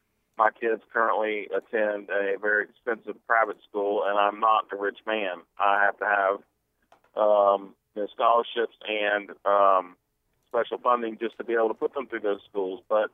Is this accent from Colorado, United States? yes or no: no; Jacksonville, Florida, United States; I grew up in Jacksonville. I'm a product of the public school system.